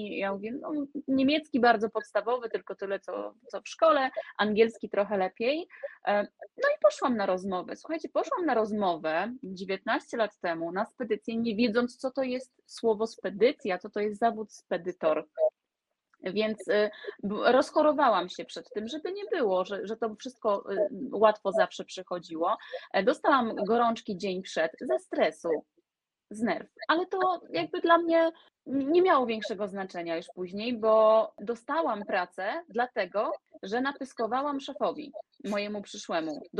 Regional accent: West Pomeranian Voivodeship, Poland; a pochodzę z małej miejscowości, ze wsi, to dokładnie z Pomorza, z okolic Białogardu

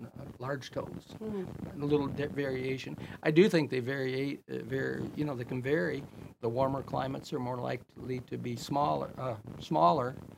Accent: Greenville, Michigan, United States; And my wife's in Battle Creek, and I'm from Greenville, Stanton, Sheridan area.

